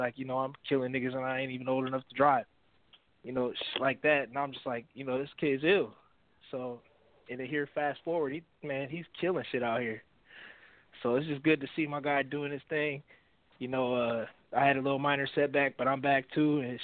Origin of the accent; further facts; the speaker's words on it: Omaha, Nebraska, United States; now in Des Moines, United States; I'm out here in Des Moines. I'm from Omaha, so I'm not really too familiar with this area